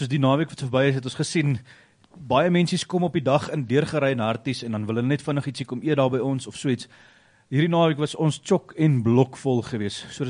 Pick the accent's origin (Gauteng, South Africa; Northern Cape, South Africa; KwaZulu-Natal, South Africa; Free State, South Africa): Gauteng, South Africa; Johannesburg; born there; also born or lived in Mossel Bay; ek het hier groot geraak, ek was in Johannesburg gebore gewees, toe trek ons mosselbaai toe, en toe ons nou besluit om terug te trek